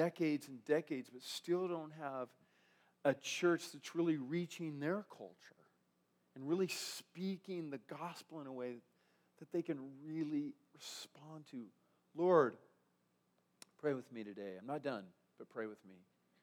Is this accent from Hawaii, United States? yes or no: no; Fort Morgan, Colorado, United States; And I'm from this area. I'm from Fort Morgan, Colorado. Sterling was always our nemesis.